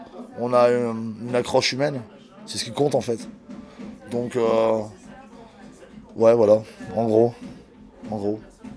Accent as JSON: {"language": "French", "region": "Brittany", "country": "France", "moved": "yes", "said": "Je suis parti de Bretagne pour arriver dans le nord de la France."}